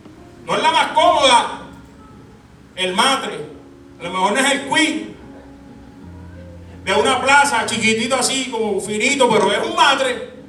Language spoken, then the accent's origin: Spanish; Bayamón, Puerto Rico; born there; Yo puedo decir que soy de Tobalta, de Bayamón. Yo nací en Bayamón.